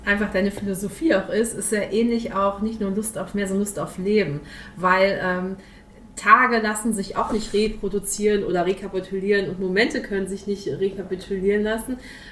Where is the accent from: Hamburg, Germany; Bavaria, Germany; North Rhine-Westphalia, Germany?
North Rhine-Westphalia, Germany; Ich komme aus dem Ruhrpott